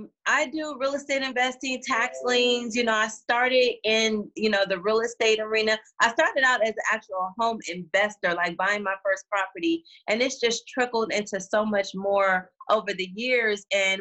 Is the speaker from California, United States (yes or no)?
yes; California, United States; also born or lived in Gary, Indiana; So I was born in Gary, Indiana, but I moved to California as a very young child.